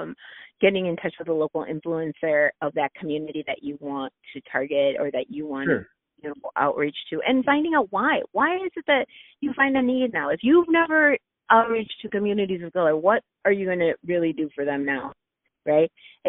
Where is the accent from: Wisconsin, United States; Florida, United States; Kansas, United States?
Wisconsin, United States; because I'm from Wisconsin, I get that. But at the same, we're all very uncomfortable in Wisconsin talking about anything like